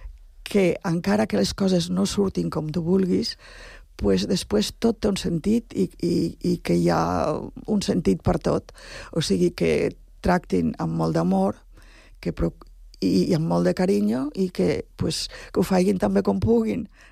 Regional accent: Flix, Catalonia, Spain; i després també segurament a Flix, al meu poble

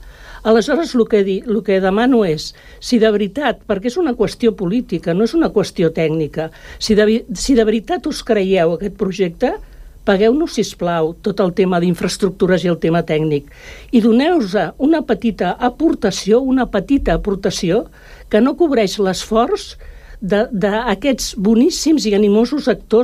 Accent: Catalonia, Spain; els catalans sempre ens pensem que som catalans i que som castellans, no? Ens pensem sempre que juguem amb dues llengües

